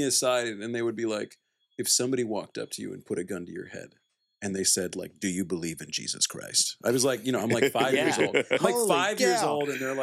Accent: Midwest, United States; I mean, first of all, I was raised in the Midwest, and people in the Midwest work really hard.

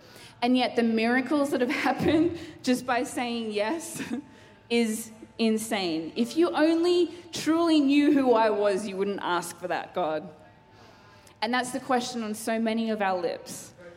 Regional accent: Sydney, New South Wales, Australia; also born or lived in Queensland; So I grew up, was born in Queensland. I grew up in Sydney. I actually grew up with my parents being church planters.

